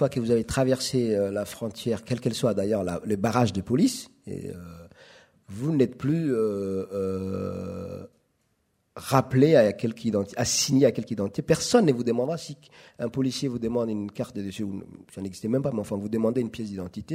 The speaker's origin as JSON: {"language": "French", "country": "Djibouti", "first_language": "Somali", "second_language": "French", "said": "Moi, je suis de langue somalienne, je suis djiboutien."}